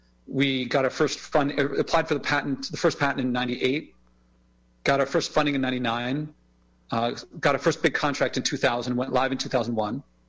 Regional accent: Philadelphia, Pennsylvania, United States; Yeah, I grew up in Philadelphia, and I spent the first roughly 18 years of my life there.

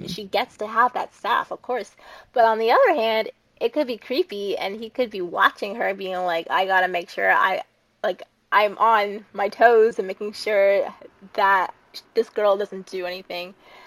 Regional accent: Canada; but as a Canadian, I've heard it be a stereotype that some places in America, and maybe probably also Canada

